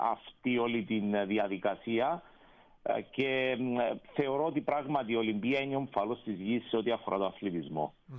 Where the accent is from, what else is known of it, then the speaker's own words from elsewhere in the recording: Cyprus; Και οι Κύπροι έχουμε, σχεδόν όλοι οι πλήστοι Κύπροι, από μικρή ηλικία πηγαίνουμε στην Ελλάδα.